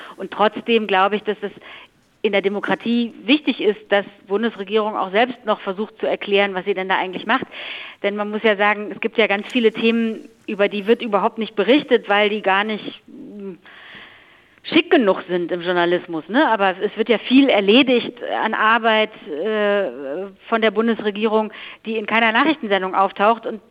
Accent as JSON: {"language": "German", "town": "Leverkusen", "region": "North Rhine-Westphalia", "country": "Germany", "tie": "born or raised there", "also_born_or_lived": "Solingen", "said": "ich bin in Solingen geboren, aber in Leverkusen aufgewachsen"}